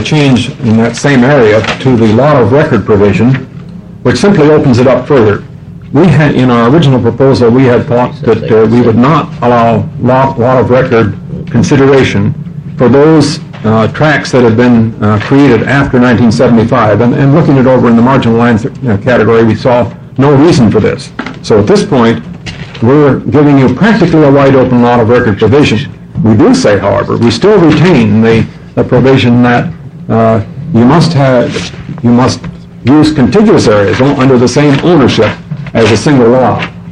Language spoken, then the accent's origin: English; Oregon, United States; I'm a farmer from Linn County